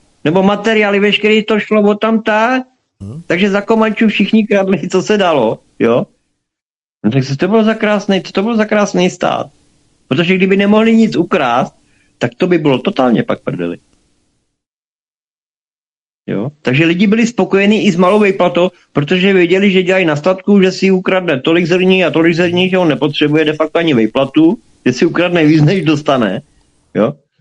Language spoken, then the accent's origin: Czech; Slovakia; já jako hrdej Slovák jsem neuznával, aby já se kurva musel učit nějakou pojebanou ruštinu